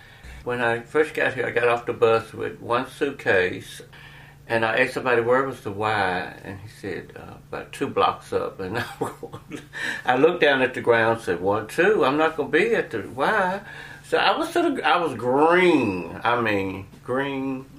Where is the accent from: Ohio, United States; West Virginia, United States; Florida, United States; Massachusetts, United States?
West Virginia, United States; Gary; Well, I'm from West Virginia, a little town called Gary, West Virginia.